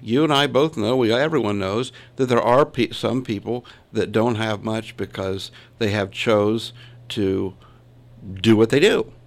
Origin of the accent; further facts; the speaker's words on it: Columbus, Ohio, United States; born there; when I was born, we lived there for, we moved shortly after that, but I was born on South Harris Avenue in Columbus.